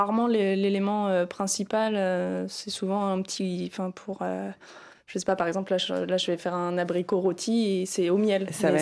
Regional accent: France; Mais moi, par exemple, oui, je suis française

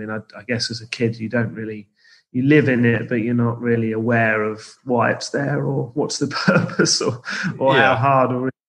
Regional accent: East Midlands, United Kingdom; So I'm from the Fens, so the low-lying part of Lincolnshire, not the wolds and the rolling hills that maybe most people think of. So it's all a sort of human-drained area, if you like, but with its own uniqueness

